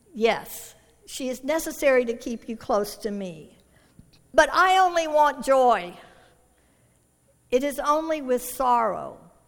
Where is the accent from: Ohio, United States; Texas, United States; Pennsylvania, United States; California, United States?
Texas, United States; Houston; now in Tucson, United States; And so I grew up in Houston, Texas, where it's very humid.